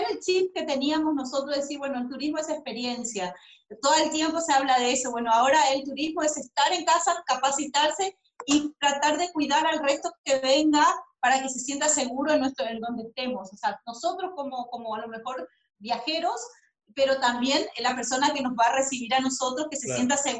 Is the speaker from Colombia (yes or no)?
no; Corrientes, Argentina; also born or lived in Buenos Aires; now in Paraguay; Yo soy binacional, nací en Argentina, nací en Buenos Aires, pero me crié en Corrientes, o sea que el país aparte. Pero hace 30 años que estoy acá en Paraguay, y entonces me considero binacional